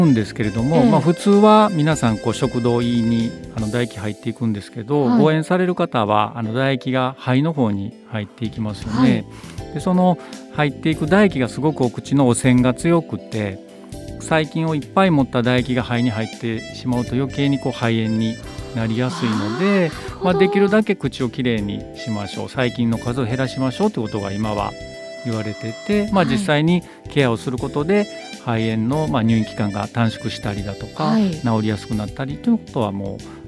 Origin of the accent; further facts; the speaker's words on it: Kakogawa, Hyogo, Japan; もともと僕は加古川の方出身で、加古川のうどん屋の息子でして